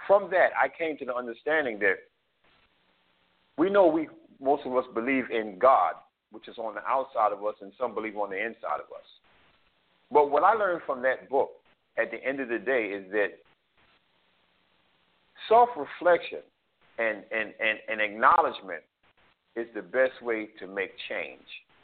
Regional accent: New York, United States; when I was growing up in New York during the 70s, I smoked cigarettes, I did drugs, things like that.

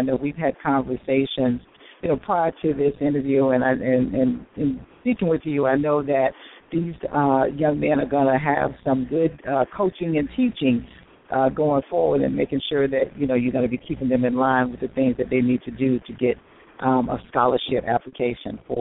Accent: South Carolina, United States; That is fantastic because I know Monroe is near the Pageland because I'm from South Carolina.

